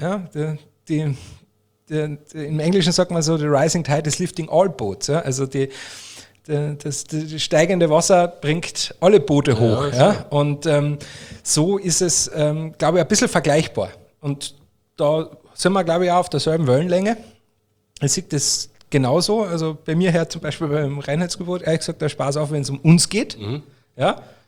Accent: Bavaria, Germany; weil sind wir doch in Bayern oder ich bin ein Bayer oder was auch immer

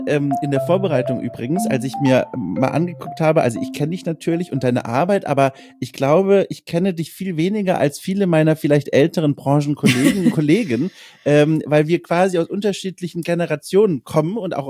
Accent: Southern Germany, Germany; weil Wirtschaft in meiner Heimat in Süddeutschland zweierlei Bedeutung hat.

